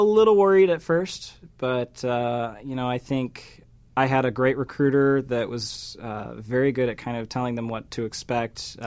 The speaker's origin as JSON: {"language": "English", "town": "Muskegon", "region": "Michigan", "country": "United States", "said": "I'm from Muskegon, Michigan."}